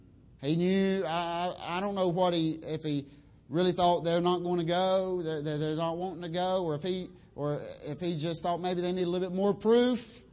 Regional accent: North Carolina, United States; I grew up there in North Carolina listening to some of the greatest preaching.

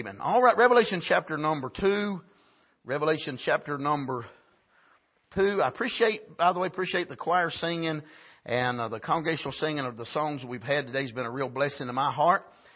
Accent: North Carolina, United States; I grew up in Wilkes County. Wilkes County is the home of NASCAR racing, where it was began.

